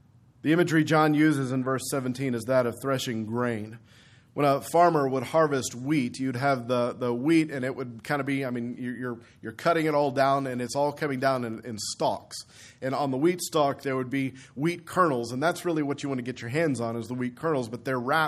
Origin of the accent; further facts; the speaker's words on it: Texas, United States; except we're from Texas, so we'll say sand dune.